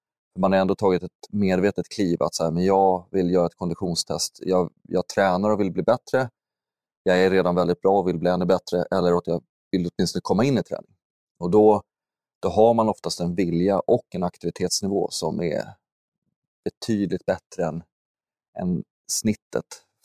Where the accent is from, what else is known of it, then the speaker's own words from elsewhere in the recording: Huddinge, Stockholm County, Sweden; Nej, men jag är ursprungligen uppvuxen i Stockholm, eller så strax söder om Stockholm, Huddinge.